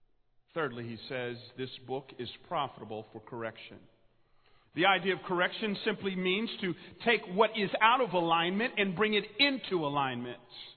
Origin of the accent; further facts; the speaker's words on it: Atlanta, Georgia, United States; I grew up in Atlanta, as Dr. Aiken said, which means we are people full of character.